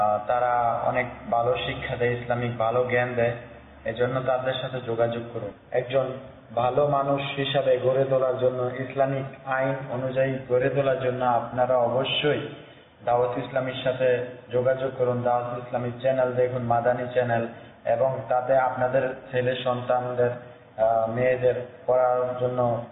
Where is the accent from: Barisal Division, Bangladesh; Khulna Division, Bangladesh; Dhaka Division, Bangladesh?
Dhaka Division, Bangladesh; Munshiganj; আমার বাড়ি ঢাকা মুন্সিগঞ্জ, গ্রাম চরকিশোরগঞ্জ।